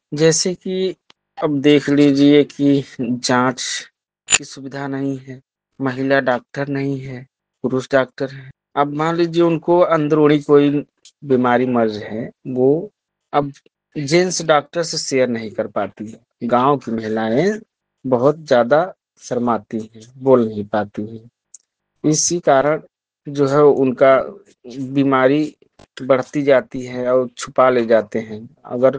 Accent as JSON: {"language": "Hindi", "town": "Mirzapur", "region": "Uttar Pradesh", "country": "India", "said": "मैं Mirzapur city block का रहने वाला हूँ।"}